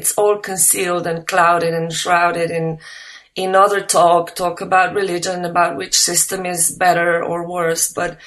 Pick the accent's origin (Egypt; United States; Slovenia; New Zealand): Slovenia; English is a second language; I'm not from Albania, I'm from Slovenia